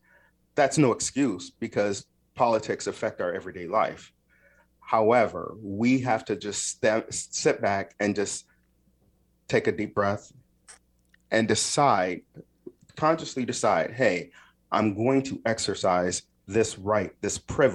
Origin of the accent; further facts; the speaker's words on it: Kalamazoo, Michigan, United States; also born or lived in Nashville; now in Blue Springs, United States; I grew up in a beautiful town called Kalamazoo, Michigan, right off the shores of Lake Michigan.